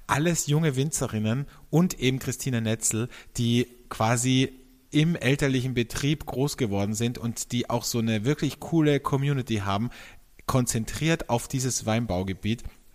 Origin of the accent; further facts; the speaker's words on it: Austria; wie man bei uns in Österreich sagt